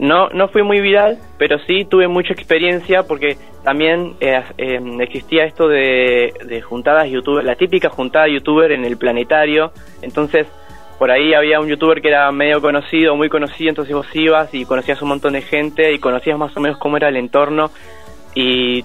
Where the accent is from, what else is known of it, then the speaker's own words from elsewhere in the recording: Buenos Aires, Argentina; Bueno, yo soy de Buenos Aires.